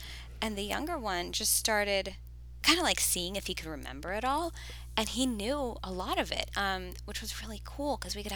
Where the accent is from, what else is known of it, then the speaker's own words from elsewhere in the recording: New Jersey, United States; I live in New Jersey, my hometown, with my high school sweetheart turned husband.